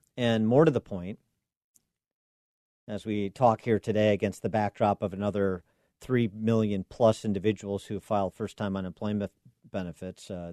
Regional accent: Illinois, United States; And I want to bring you an Illinois case, since it's my home state and I know it well.

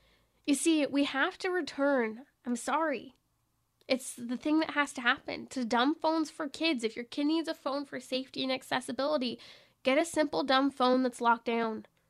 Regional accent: California, United States; not just in my home state of California, all over.

